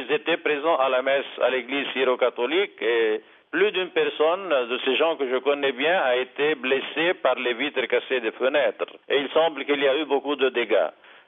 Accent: Iraq; nous sommes des Irakiens, nous aimons l'Irak

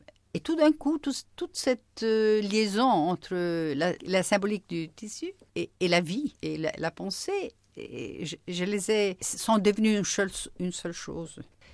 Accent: Naples, Campania, Italy; Je suis italienne, mais surtout, je suis napolitaine. Ça fait une grande différence. Je reste tout à fait napolitaine

